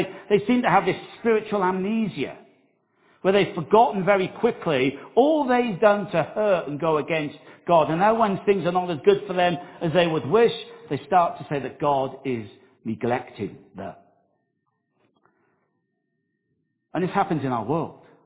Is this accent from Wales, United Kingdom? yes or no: yes; Wales, United Kingdom; I am a little bit warped and weird, but I am Welsh